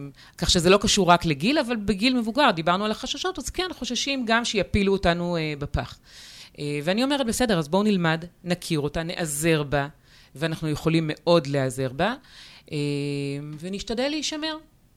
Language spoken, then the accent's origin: Hebrew; Kfar Maimon, Southern District, Israel; לימדתי תקופה ארוכה את הוותיקים של כפר מימון, המושב שבו גדלתי